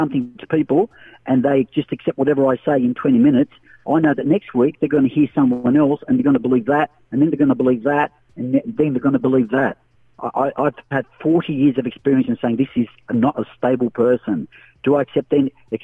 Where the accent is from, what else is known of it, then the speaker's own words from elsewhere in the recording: Australia; But I'm an Aussie